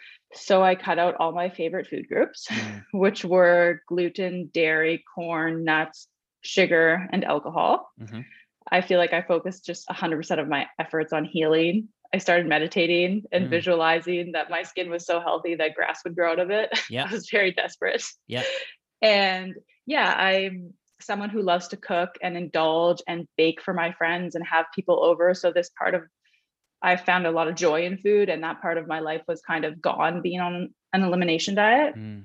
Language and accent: English; Nanaimo, British Columbia, Canada; I grew up in Nanaimo and we grew up skiing Mount Washington.